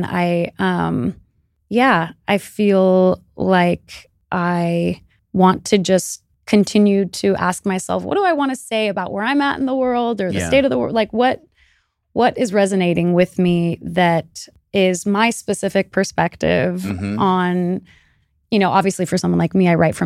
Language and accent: English; Iran; speaking on behalf of the people in my home country. So, yeah, I think especially since there's such an oppressive regime in Iran